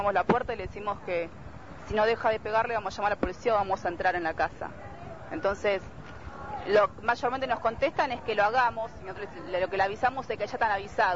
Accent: La Matanza, Buenos Aires Province, Argentina; yo soy de La Matanza, te puedo hablar básicamente de La Matanza

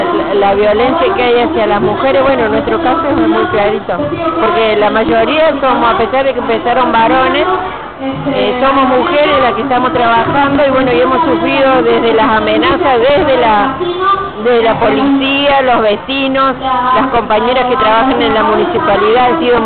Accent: Córdoba, Argentina; soy de Barrio Ituzaingó Anexo y integro el grupo de madres que se formó ahí en el barrio

